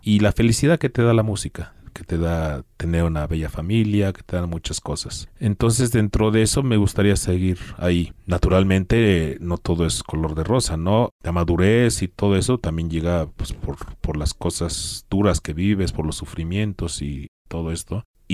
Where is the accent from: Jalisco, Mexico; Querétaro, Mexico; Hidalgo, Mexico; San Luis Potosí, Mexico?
Hidalgo, Mexico; Tepeji del Río; es el tercer concierto que hacemos en mi pueblo, yo soy de Tepeji del Río.